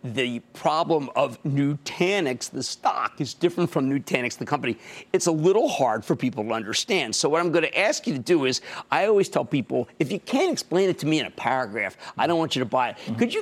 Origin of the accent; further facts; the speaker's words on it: New Jersey, United States; Let's start with Teresa in my home state of New Jersey.